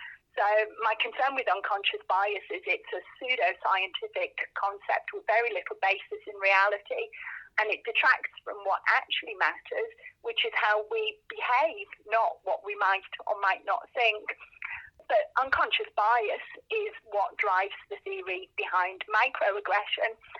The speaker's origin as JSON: {"language": "English", "region": "England", "country": "United Kingdom", "accent": "Middlesbrough/Birmingham/Canterbury", "said": "And I know it's because of my very peculiar Middlesbrough stroke Birmingham stroke Canterbury accent."}